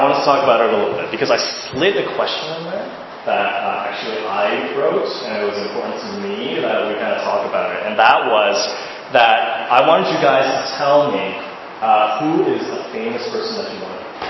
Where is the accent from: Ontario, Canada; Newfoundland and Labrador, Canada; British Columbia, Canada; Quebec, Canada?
British Columbia, Canada; Vancouver; We're from Vancouver, British Columbia, Canada. We flew down here yesterday to spend the weekend with you guys.